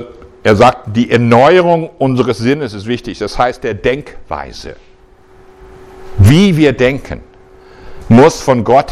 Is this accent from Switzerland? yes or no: no; United States; Das beste Beispiel habe ich selbst erlebt, als ich aufgewachsen bin in den USA.